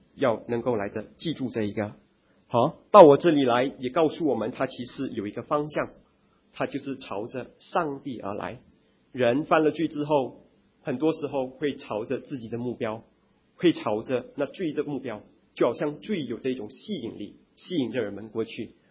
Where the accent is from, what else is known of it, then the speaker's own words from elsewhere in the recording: China; 特别是我们中国人，我们谈到吃的时候，我们有自己吃的文化。